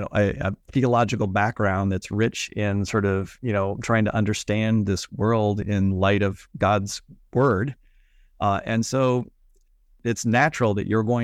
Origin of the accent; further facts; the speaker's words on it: Colorado, United States; I'm a preacher's kid, and I grew up in Western Colorado.